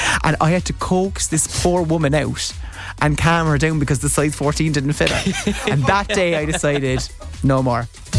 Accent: Ireland; And I'm Irish. I've pork and onion skin.

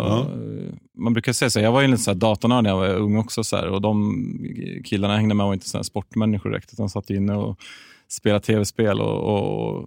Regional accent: Gävle, Gävleborg County, Sweden; 35 år fyllda, född och uppvuxen i Gävle. 20 mil norr om Stockholm, för er som är stockholmare. Jag var väl den enda som inte tog sig därifrån.

